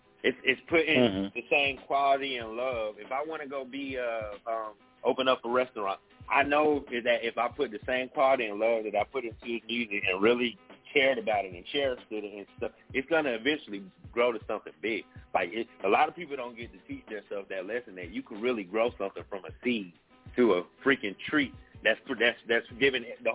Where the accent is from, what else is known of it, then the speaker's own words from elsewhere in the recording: Columbus, Georgia, United States; now in Atlanta, United States; I live in Atlanta now. I'm from Columbus, Georgia, but I moved up to Atlanta.